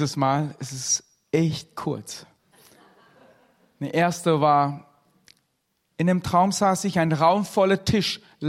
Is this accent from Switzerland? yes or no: no; Malaysia; German is a second language; Ich komme ursprünglich aus Malaysia, bin Chinese.